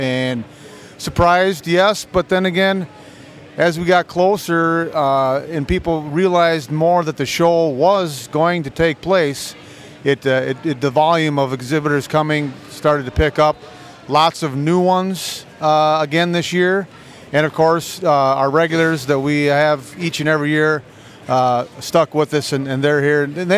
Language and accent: English; Minnesota, United States; Yes, and I am from Minnesota, and yes, listeners, I did feel sorry for you